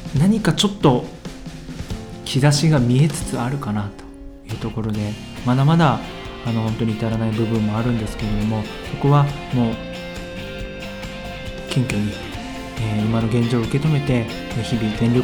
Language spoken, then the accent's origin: Japanese; Shiroishi, Miyagi, Japan; 僕はもともと出身が宮城県の白石市で、